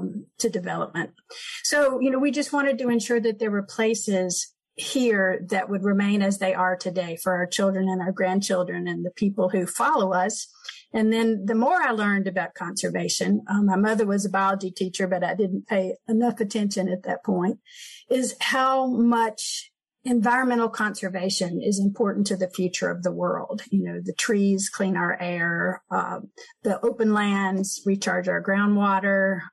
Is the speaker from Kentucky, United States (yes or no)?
yes; Kentucky, United States; also born or lived in New York City; now in Long Island, United States; I grew up in Kentucky in a small town, and we just took nature for granted. And when we moved to Long Island, first we were in New York City, and then we came to Long Island.